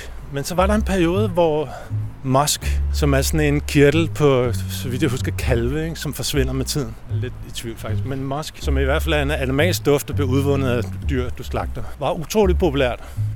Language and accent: Danish; Copenhagen, Capital Region of Denmark, Denmark; Nu er jeg født og opvokset i København.